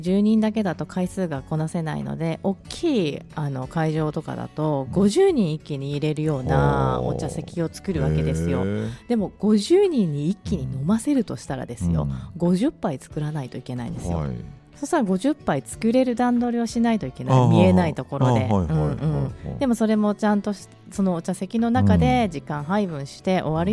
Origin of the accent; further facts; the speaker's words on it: Kagawa, Japan; 地元は私香川なんですけど